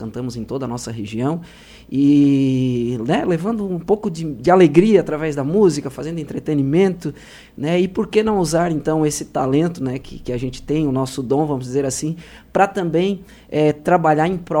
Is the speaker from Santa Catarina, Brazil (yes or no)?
yes; Criciúma, Santa Catarina, Brazil; Eu conheço, além de Criciúma, né? Somos de Criciúma, eu conheço várias instituições.